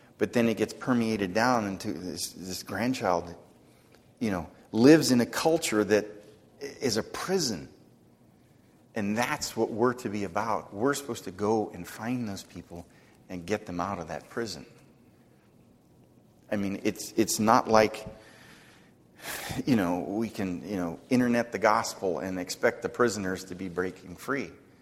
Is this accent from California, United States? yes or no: no; Ohio, United States; born there; also born or lived in Indiana; She lived in Ohio. I was born in Ohio